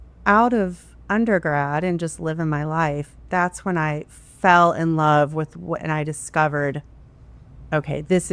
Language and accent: English; Destin, Florida, United States; You know, I grew up in Destin.